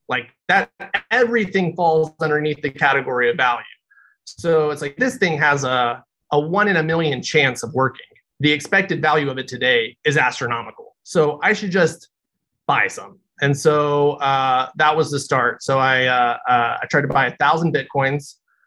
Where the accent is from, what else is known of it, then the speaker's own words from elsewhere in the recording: Fayetteville, Tennessee, United States; So, I grew up in a small town in Tennessee, Fayetteville, Tennessee. Learned at a very young age, I did not want to be a farmer.